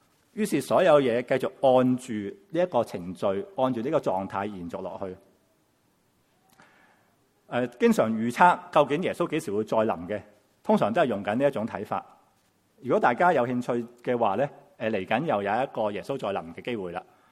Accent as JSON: {"language": "Chinese", "country": "China", "said": "我们中国人都有句说话，举头三尺有神明。"}